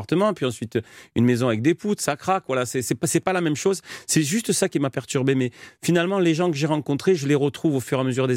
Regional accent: France; je suis français, je suis né ici

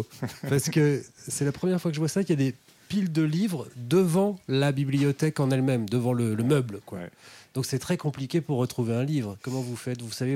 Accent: Nantes, Pays de la Loire, France; Ouais, surtout, je suis nantais

